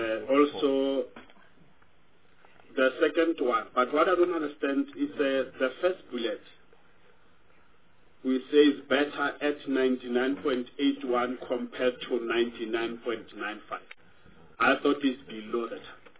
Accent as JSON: {"language": "English", "region": "Limpopo", "country": "South Africa", "said": "I come from the Limpopo province."}